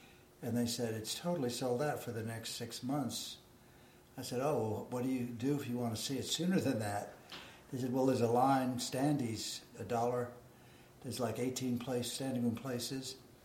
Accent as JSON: {"language": "English", "town": "Corpus Christi", "region": "Texas", "country": "United States", "tie": "born or raised there", "said": "I didn't see very much of it growing up in Corpus Christi, Texas."}